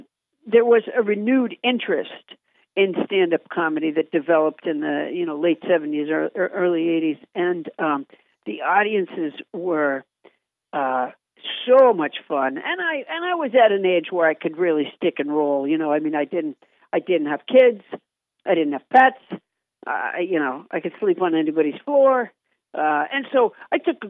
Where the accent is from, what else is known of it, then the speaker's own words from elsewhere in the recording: Massachusetts, United States; also born or lived in Alabama; Well, I was born in Alabama, but I was raised in Massachusetts.